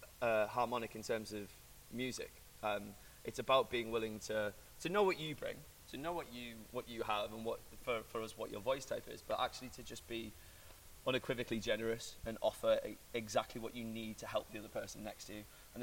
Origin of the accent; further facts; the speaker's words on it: England, United Kingdom; The majority of us are English, with the exception of our wonderful Scot over here.